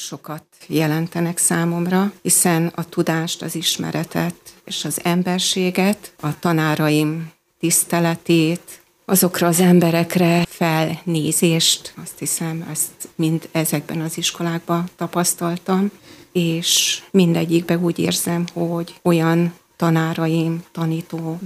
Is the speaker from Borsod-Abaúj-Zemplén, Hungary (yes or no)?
yes; Abaújszántó, Borsod-Abaúj-Zemplén, Hungary; also born or lived in Putnok / Jánoshalma; Én Putnokon születtem, egy borsodi kis faluba. Ebből a faluból mi Abaújszántóra költöztünk szüleimmel, édesapám ott tanított, és húgom ott is született.